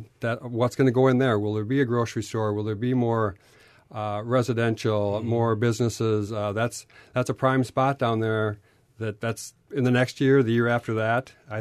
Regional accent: Wisconsin, United States; I grew up in the Chippewa Valley, went to college here.

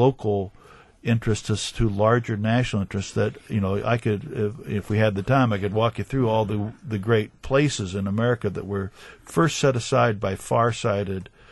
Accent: Iowa, United States; I'm originally from Iowa, so I'm not going to sit here and say it's because Wisconsin is so special.

